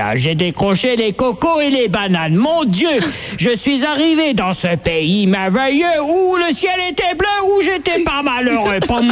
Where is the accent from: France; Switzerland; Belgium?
France; Provence-Alpes-Côte d'Azur; moi je suis parti du Var, j'ai fait ma carte d'identité, j'ai dû attendre 3 semaines chez moi dans le Var.